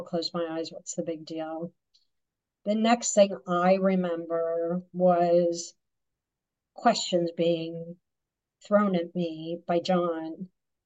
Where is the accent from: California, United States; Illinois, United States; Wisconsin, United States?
Illinois, United States; Chicago; And I'm a Chicagoan at heart. My Chicago roots will never go away from me.